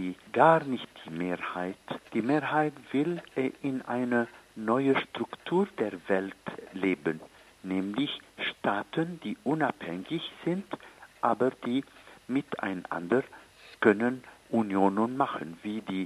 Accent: Egypt; ich spreche jetzt als Ägypter und als christliche Araber

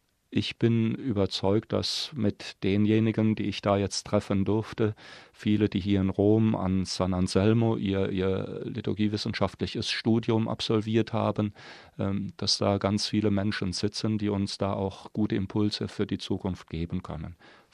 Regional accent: Trier, Rhineland-Palatinate, Germany; Ich komme aus Trier, das Deutsche Liturgische Institut sitzt dort.

